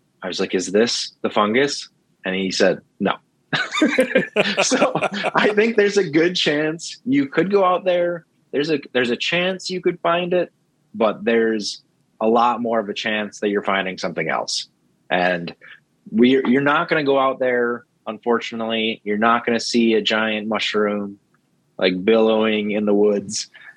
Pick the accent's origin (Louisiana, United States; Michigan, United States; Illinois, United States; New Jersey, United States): Michigan, United States; Crystal Falls; It was, which was amazing because it was my hometown PBS. I used to watch, you know, all the shows on PBS when I was growing up. So it was extra special that I got to share it with the Crystal Falls community and the Upper Peninsula